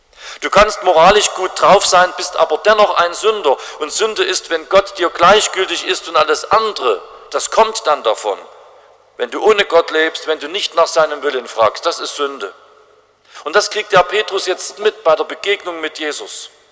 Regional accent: Saxony, Germany; So ist es jedenfalls bei uns in Sachsen.

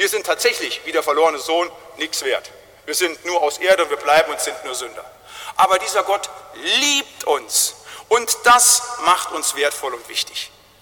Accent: North Rhine-Westphalia, Germany; so sagten wir bei uns im Siegerland immer

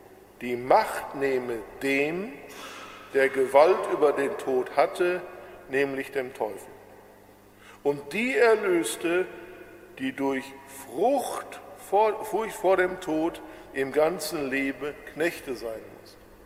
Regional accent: Bochum, North Rhine-Westphalia, Germany; ich bin gebürtig aus Nordrhein-Westfalen, aus Bochum. Und manchmal hört man das auch, ohne dass ich das wünschte, dass man es hört, aber komme eben aus dem Ruhrgebiet.

